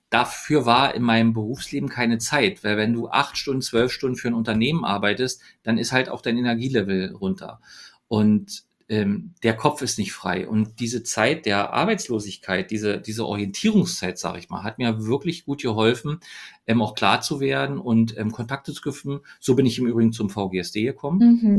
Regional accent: Berlin, Germany; ich bin ja in Ostberlin geboren, in Oberschöneweide bin ich groß geworden. habe in Köpenick Schule gehabt.

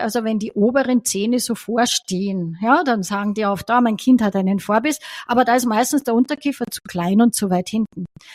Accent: Styria, Austria; Ich bin aus der Steiermark und die Steirer sagen immer

